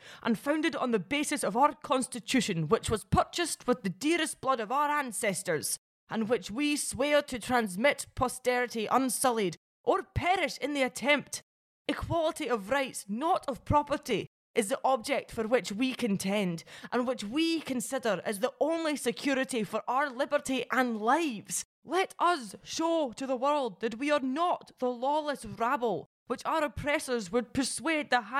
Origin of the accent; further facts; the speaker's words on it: Paisley, Scotland, United Kingdom; In my hometown of Paisley